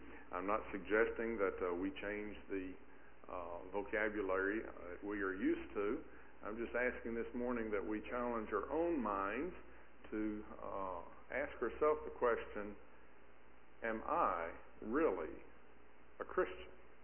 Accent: Alabama, United States; accent: southern; now in Texas, United States; God's choice was for me to be born and raised in Alabama, and I guess if you can't be from Texas, then Alabama's probably second, so at least in our book. I trust that my southern accent will be acceptable to you this morning.

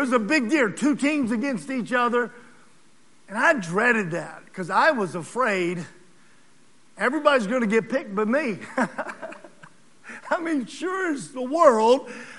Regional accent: Lynchburg, Virginia, United States; You know, I grew up in Lynchburg, Virginia, and I went to Leesville Road.

